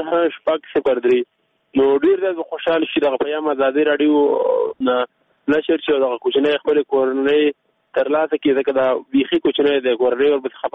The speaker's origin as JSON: {"language": "Pashto", "region": "Kunar", "country": "Afghanistan", "said": "د کونړ ولایت یم."}